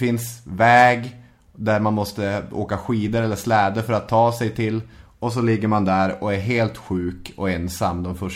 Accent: Arvidsjaur, Norrbotten County, Sweden; min hemort Arvidsjaur. Det är Sveriges femte största kommun sett till ytan. Och det är Sveriges femte minsta kommun sett till population.

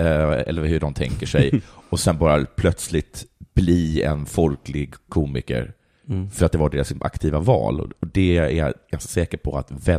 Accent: Sweden; Jag är svensk. Mm. Jag är europé.

